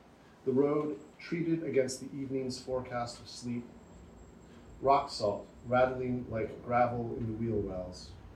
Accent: Saginaw, Michigan, United States; So I grew up in Michigan, in Saginaw, Michigan, actually, Theodore Recchi's hometown.

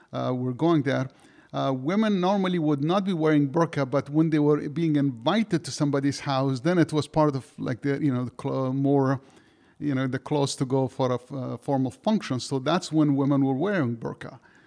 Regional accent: Afghanistan; This was a picture book that I had seen when I was growing up in Afghanistan.

